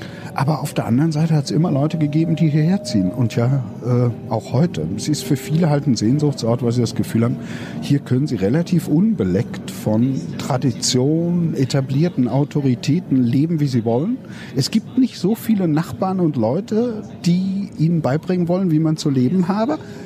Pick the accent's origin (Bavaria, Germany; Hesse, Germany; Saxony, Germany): Saxony, Germany; Leipzig; born there; now in Berlin, Germany; Ich bin in Leipzig geboren, komme also wie die Hälfte der Berliner nicht von hier